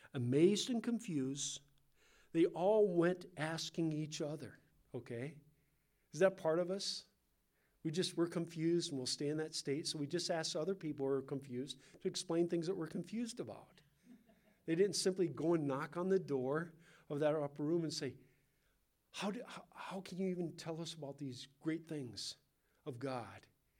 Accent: West Coast, United States; accent: Californian; So my Californian accent comes out. And they said, "You're from the West Coast, are you not?" And I said, "Yes, I am."

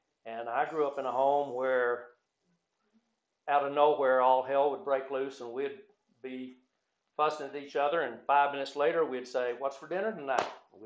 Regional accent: Bible Belt, United States; I was raised in the Bible Belt, Southern Baptist, under the law.

